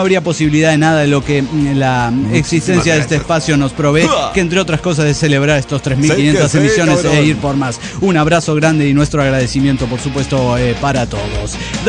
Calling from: General Güemes, Salta, Argentina; de General Güemes, Salta, Argentina.

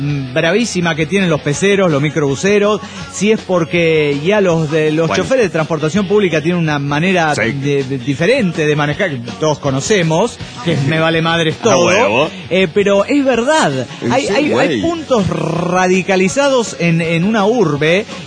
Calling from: Quito, Pichincha, Ecuador; de Quito, Ecuador.

